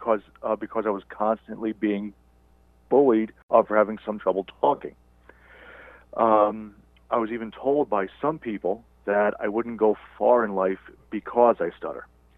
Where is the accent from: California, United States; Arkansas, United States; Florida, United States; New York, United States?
New York, United States; Farmingville; I was born on Long Island, New York, January 21st, 1987. I grew up in a small town called Farmingville. It's almost right in the middle of the island itself.